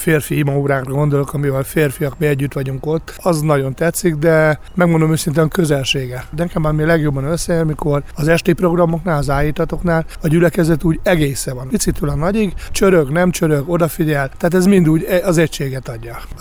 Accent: Nyíregyháza, Szabolcs-Szatmár-Bereg, Hungary; ide költöztünk Nyíregyházáról a Sóstóvegyre 13 évesen, és ide jártunk a gyülekezetbe édesanyámmal. És azóta tagja vagyok a gyülekezetnek, itt konfirmáltam, itt jártam Nyíregyháza általános iskolába, középiskolába

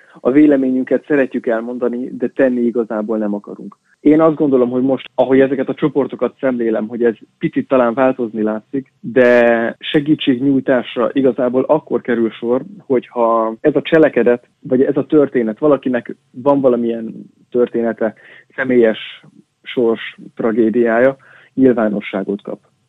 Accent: Nyíregyháza, Szabolcs-Szatmár-Bereg, Hungary; Nyíregyháza, a szülővárosom

